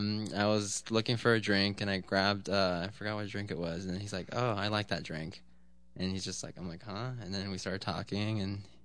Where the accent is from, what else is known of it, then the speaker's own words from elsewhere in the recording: Santa Rosa, California, United States; Oh, well, I grew up in Santa Rosa. I was born here. I lived here all my life.